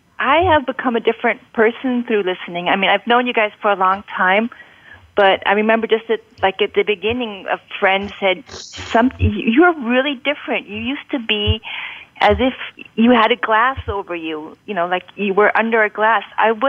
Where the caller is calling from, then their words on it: Munich, Bavaria, Germany; I'm calling in from Munich in Germany.